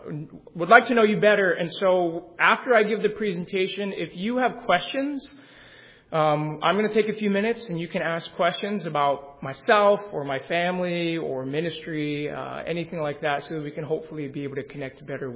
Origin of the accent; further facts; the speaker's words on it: Phoenix, Arizona, United States; Growing up in Phoenix, Arizona, I don't know if you might know Brother Dick Mercado.